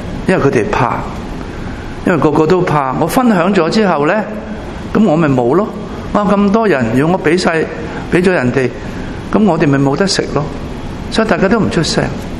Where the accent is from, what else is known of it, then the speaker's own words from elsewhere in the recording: Hong Kong; 我们香港人经常讲没什么，没免费午餐的嘛